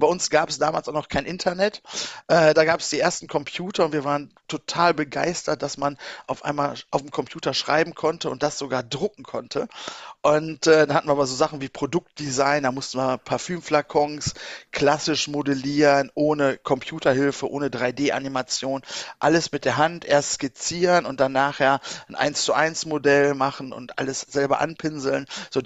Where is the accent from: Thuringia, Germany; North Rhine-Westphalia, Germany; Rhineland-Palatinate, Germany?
North Rhine-Westphalia, Germany; Bad Oeynhausen; Ich bin in Ostwestfalen, sprich Bad Oeynhausen Umgebung geboren, bin da groß geworden, sehr ländlich groß geworden.